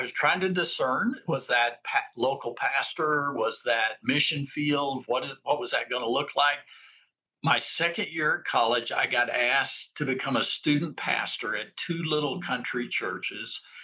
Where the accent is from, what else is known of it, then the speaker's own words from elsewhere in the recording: Texas, United States; I grew up in West Texas, out in the semi-desert region of Texas, near New Mexico, that area in the panhandle of Texas.